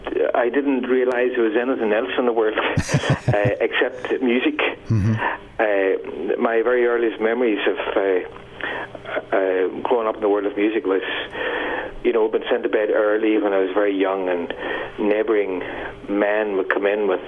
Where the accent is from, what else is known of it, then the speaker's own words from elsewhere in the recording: Ireland; I suppose a young lad growing up in Ireland at the time